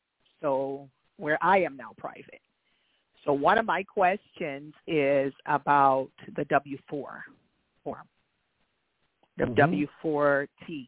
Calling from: Beaumont, California, United States; hi there, it's … I'm calling from Beaumont, California.

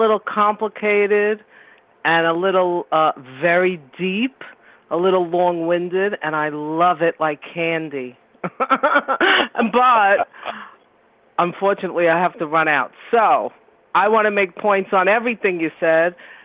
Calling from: New York, United States; I'm calling from New York.

